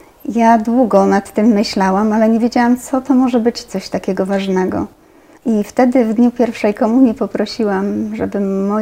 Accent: Przybiernów, West Pomeranian Voivodeship, Poland; ja pochodzę z Przybiernowa, diecezji szczecińsko-kamieńskiej. To są ziemie odzyskane, więc tam nigdy nie było wcześniej w ogóle kościoła katolickiego, a co dopiero sióstr, nawet po wojnie.

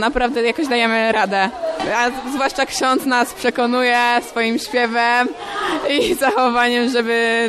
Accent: Lipe, Greater Poland Voivodeship, Poland; Ja z Lipego, to też jest koło Kalisza.

